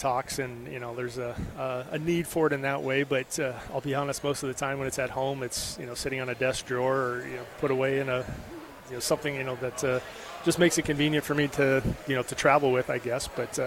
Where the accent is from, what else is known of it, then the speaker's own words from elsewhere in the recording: Nebraska, United States; growing up in Nebraska, it's, you know, I never had seen a bobsled in real life until I was, you know, 23 years old